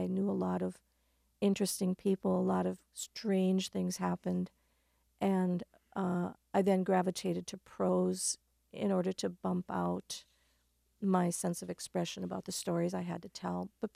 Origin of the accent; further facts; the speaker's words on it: North Dakota, United States; This is a poem about growing up in North Dakota and on the farm.